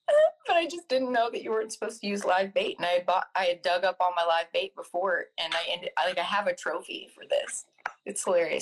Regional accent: Texas, United States; I grew up in Texas, so it's more catfishing, bass fishing.

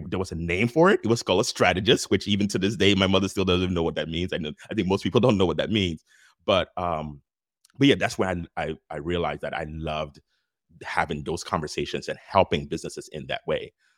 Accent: Ghana; also born or lived in Liberia; I told you the story about me growing up in Ghana and Liberia

